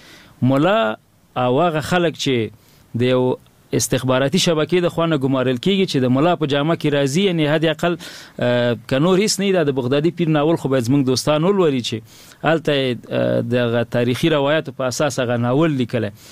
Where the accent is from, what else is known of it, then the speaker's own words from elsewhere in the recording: Nangarhar, Afghanistan; زه د ننګرهار ولایت یم،